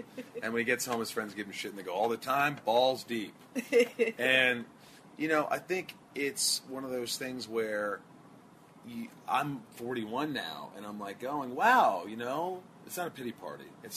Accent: Newburgh, Indiana, United States; I go to play wiffle ball in my small town where I grew up in Newburgh, Indiana, in Evansville, twice a year.

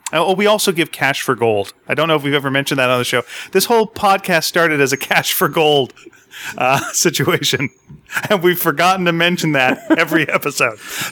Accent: North Delta, British Columbia, Canada; So Dave and I grew up in North Delta, which if you haven't been there, good for you. It's a place where you can grow up and you can have a good time or you can have a bad time.

